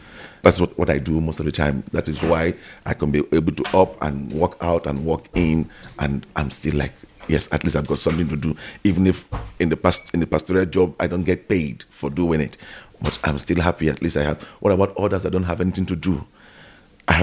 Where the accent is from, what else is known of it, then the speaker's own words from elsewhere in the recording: Nigeria; now in South Africa; I'm originally Nigerian.